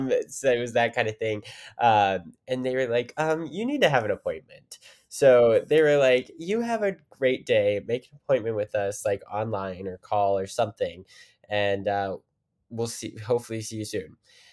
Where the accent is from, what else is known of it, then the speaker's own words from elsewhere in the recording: Weirton, West Virginia, United States; And this was in Pittsburgh, Pennsylvania, where I originally grew up, right outside. I'm from Weirton, West Virginia, but did all my theater in Pittsburgh, Pennsylvania with the Pittsburgh CLO.